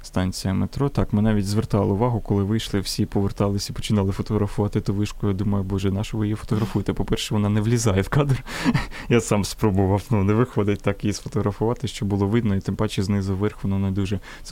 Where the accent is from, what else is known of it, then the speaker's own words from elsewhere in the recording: Donetsk, Donetsk Oblast, Ukraine; я, як вихідець з Донецьку